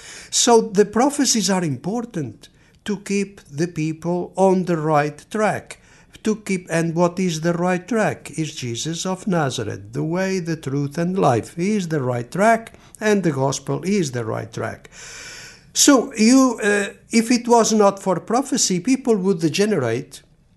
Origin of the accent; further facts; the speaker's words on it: Fatima, Centro, Portugal; You know, I was from Portugal and Fatima, I had grown up in Fatima.